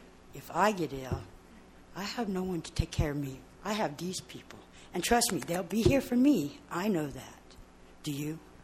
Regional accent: Atascadero, California, United States; I'm from Atascadero.

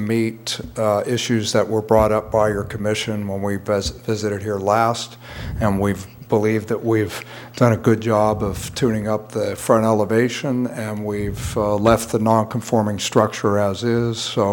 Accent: Los Osos, California, United States; from Los Osos.

